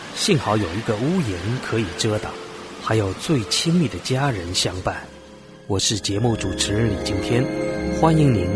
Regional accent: China; 跟我们中国人的观念，我们中国人是民以食为天

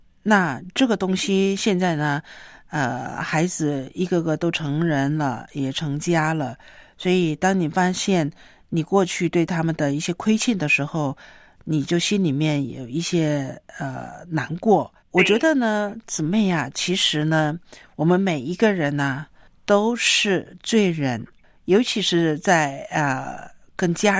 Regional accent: China; 对我们中国人来说，父母跟孩子道歉好像是绝对不可能的事情

